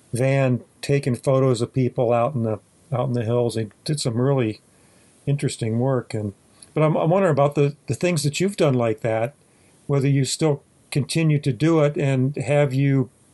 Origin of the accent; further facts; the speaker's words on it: Appalachia, United States; I grew up in Appalachia myself. And, you know, it's a very different part of the country